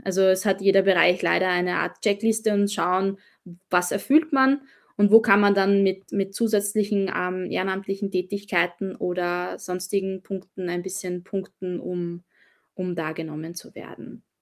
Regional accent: Austria; dass man leider als Österreicher nicht viele gute Chancen hat, in der UN Fuß zu fassen.

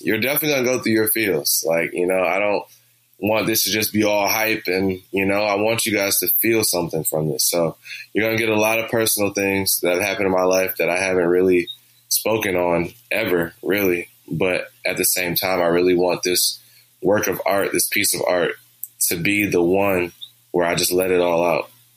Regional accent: Detroit, Michigan, United States; I'm from Detroit, you know, the Motor City. So it's just auto shops up and down every street. And we lived about three doors down from the corner of Grand River and what was that, 7 Mile.

